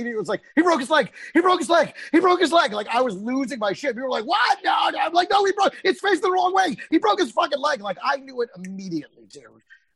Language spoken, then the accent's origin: English; Dallas, Texas, United States; also born or lived in San Jose; I was born in San Jose, but I was raised in Dallas.